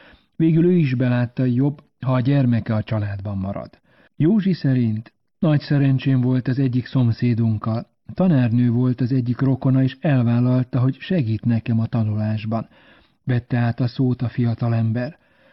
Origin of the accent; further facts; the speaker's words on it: Târgu Mureș, Mureș County, Romania; also born or lived in Cluj-Napoca; Én is abban a városban születtem, de amikor 1 éves és 8 hónapos voltam, elhunyt édesapám, és anyám hazaköltözött Vásárhelyre a szüleihez.